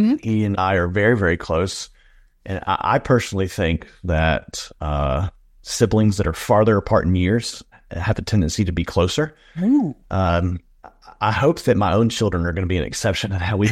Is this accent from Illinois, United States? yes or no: no; Pelham, Alabama, United States; Yeah, so I was born in, I grew up in Pelham, Alabama. It's just south of Birmingham.